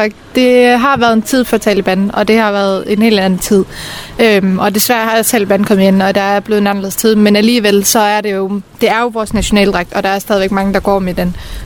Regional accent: Afghanistan; now in Denmark; Afghanistan, det er jo mit hjemland. Det er der, jeg kommer fra.

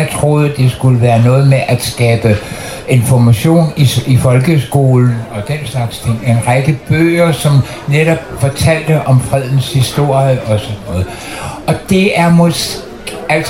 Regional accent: Helsingør, Capital Region of Denmark, Denmark; For nogle år siden tog nogle fredsvagter op til min hjemby i Helsingør

